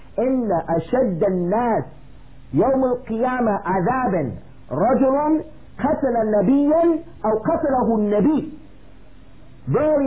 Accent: United States; But growing up in America, we have no respect for authority.

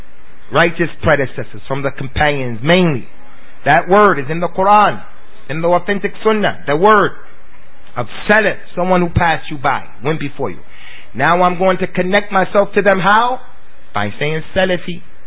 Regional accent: United States; I'm Amriki. I'm an American.

